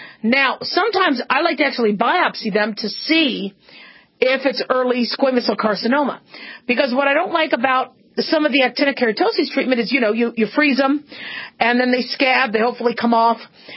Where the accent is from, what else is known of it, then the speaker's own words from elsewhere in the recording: Phoenix, Arizona, United States; I remember, you know, growing up in Phoenix, Arizona, we had to do square dancing every year.